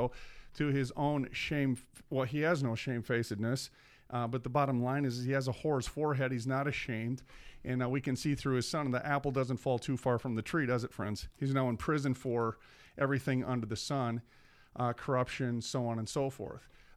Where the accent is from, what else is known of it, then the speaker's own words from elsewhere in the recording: Minneapolis, Minnesota, United States; You know what? I'm from North Minneapolis.